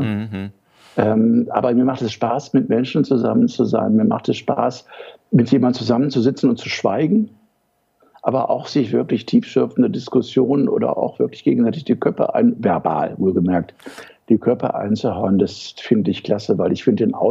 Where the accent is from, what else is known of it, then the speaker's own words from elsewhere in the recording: Solingen, North Rhine-Westphalia, Germany; Ich bin in Nordrhein-Westfalen groß geworden. Ich bin in Solingen aufgewachsen. Das ist da, wo die Messer und Scheren und scharfen Jungs herkommen.